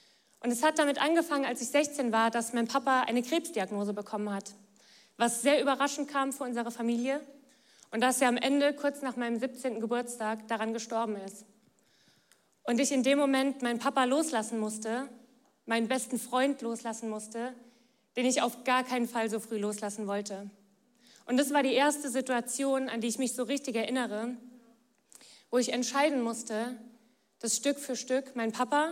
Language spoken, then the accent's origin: German; Rhineland-Palatinate, Germany; Ich komme eigentlich gar nicht aus dieser Region. Ich komme eigentlich aus Rheinland-Pfalz, aus dem Westerwald.